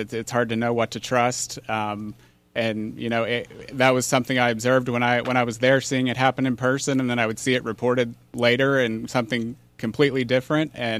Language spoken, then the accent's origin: English; Carter, Oklahoma, United States; I was born and raised in Carter and went all 13 years of school at Merritt.